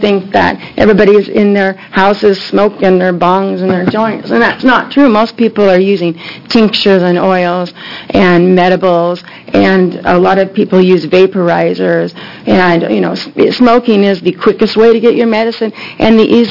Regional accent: Salem, United States; I'm from Salem.

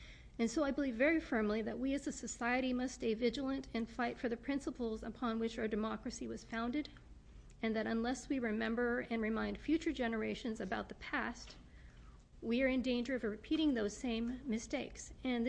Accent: Hood River, Oregon, United States; I experienced many instances of racial prejudice growing up in Hood River.

